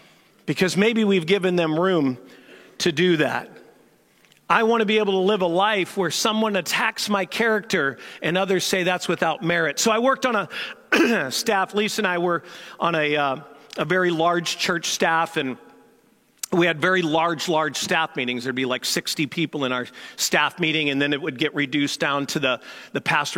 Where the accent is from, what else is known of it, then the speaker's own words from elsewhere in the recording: St. Louis, Missouri, United States; I grew up in St. Louis, or actually suburb of St. Louis. I've told you many times, and all of my side of the family is back there.